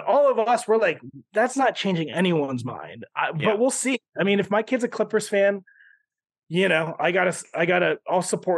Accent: Philippines; I'm Filipino. He's an icon to our people.

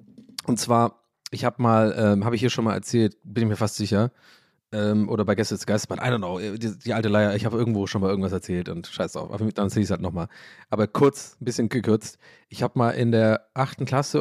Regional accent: Ireland; ja, ich bin ja Ire und es gibt viele sehr gute irische Literaten und Schriftsteller und das ist in meinen Genen drin.

